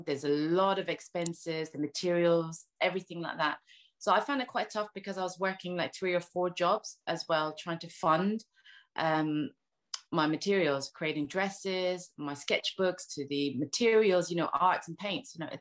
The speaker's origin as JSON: {"language": "English", "country": "Ireland", "tie": "born there", "said": "So I was born in Ireland."}